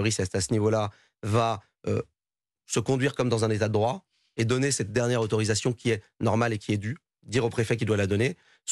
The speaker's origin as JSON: {"language": "French", "country": "France", "said": "je suis français, je crois en mon pays"}